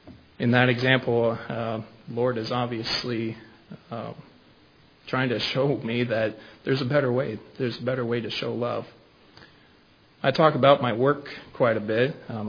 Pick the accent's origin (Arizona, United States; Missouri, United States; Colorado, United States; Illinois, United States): Missouri, United States; Kansas City; I'm from Kansas City, Missouri. I'm over 1,000 miles away.